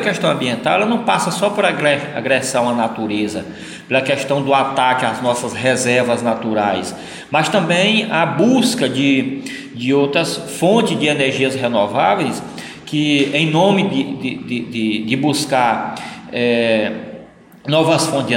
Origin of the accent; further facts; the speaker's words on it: Ceará, Brazil; Eu que sou do Ceará